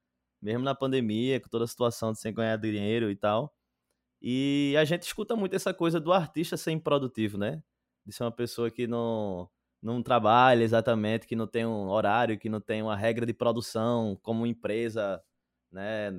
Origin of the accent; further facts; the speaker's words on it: Olinda, Pernambuco, Brazil; also born or lived in Recife; eu moro em Olinda, né, nascido e criado em Olinda, nascido em Recife, mas criado em Olinda